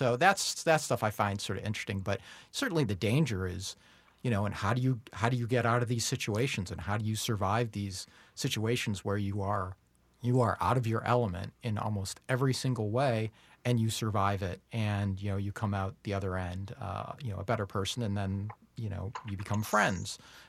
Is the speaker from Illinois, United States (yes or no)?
yes; Illinois, United States; I grew up outside of Chicago, and Steve has a studio in Chicago.